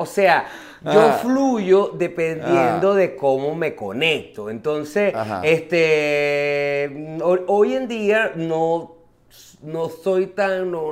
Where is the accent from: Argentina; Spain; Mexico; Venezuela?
Venezuela; Entonces nosotros, como buenos venezolanos, llegamos y acabamos con los bares de Turquía.